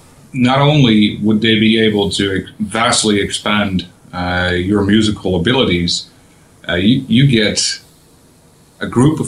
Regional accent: Netherlands; Yes. My home country.

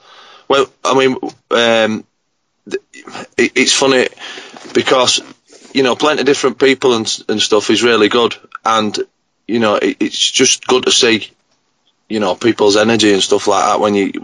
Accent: Bradford, Yorkshire and the Humber, United Kingdom; Basically, we're from Bradford in England, which is in Yorkshire.

